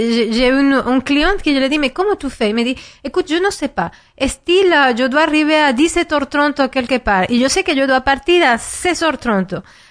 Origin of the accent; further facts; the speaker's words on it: Venezuela; je viens de loin et dans mon pays aussi, je viens du Venezuela.